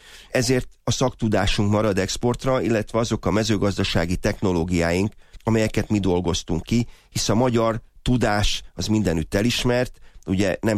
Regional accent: Szerencs, Borsod-Abaúj-Zemplén, Hungary; szűkebb szülőhazám Szerencs környékén

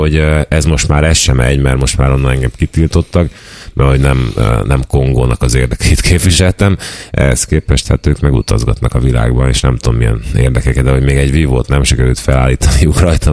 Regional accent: Hungary; én itt Magyarországon kezdtem ugye vívni, itt nőttem fel a vívásban minden junior korig, 17-es koromig

